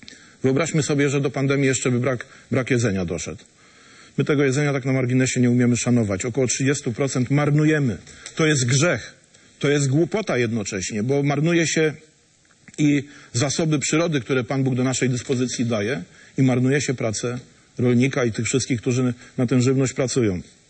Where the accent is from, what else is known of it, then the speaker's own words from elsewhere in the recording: Kuyavian-Pomeranian Voivodeship, Poland; moim kolegom rolnikom, czy z ziemi dobrzyńskiej, z której pochodzę, czy z Polski